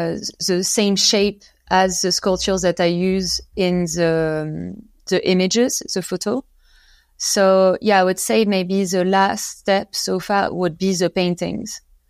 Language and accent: English; southwest France, France; So I grew up in France, in the southwest of France. In a tiny village, it was very remote and cut a bit from the world.